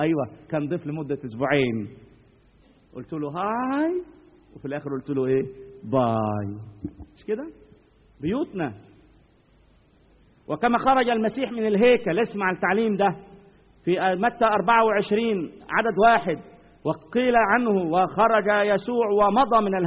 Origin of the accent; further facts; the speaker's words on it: Upper Egypt, Egypt; انا صعيدي